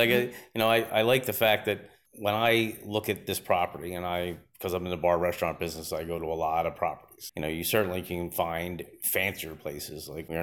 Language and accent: English; United States; I'm an American guy.